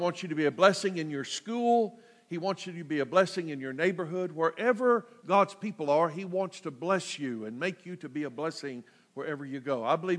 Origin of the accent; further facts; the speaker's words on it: United States; That I'm grateful today that I'm an American.